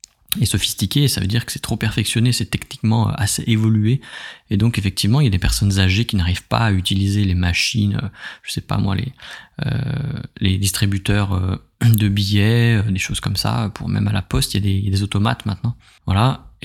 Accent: France; en tant que Français, on cotise, on paye beaucoup de taxes

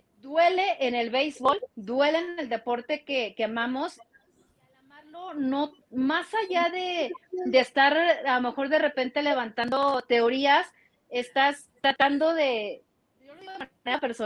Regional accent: Mexico; Me gusta otra pregunta porque soy mexicana.

